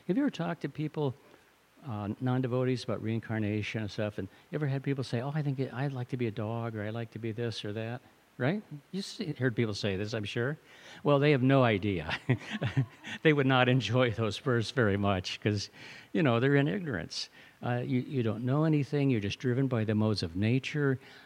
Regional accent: Midwest, United States; I'm from the Midwest, and the crows definitely like to eat the corn

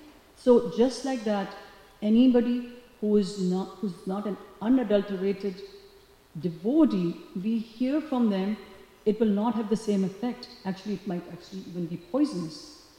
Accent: India; growing up in India, like Ram Govinda Prabhu might know, there was always this thing of something being adulterated.

